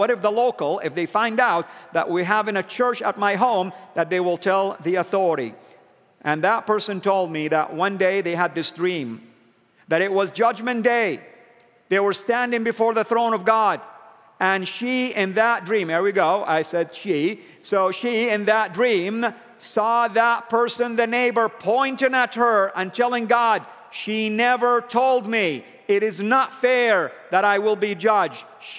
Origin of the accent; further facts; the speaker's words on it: Saudi Arabia; And yet, people also thought, because I am from Saudi, that I own an oil field.